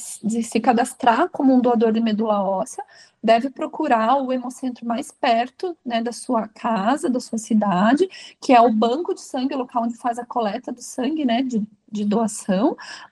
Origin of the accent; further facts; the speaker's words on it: Brazil; É mais difícil para nós, como brasileiros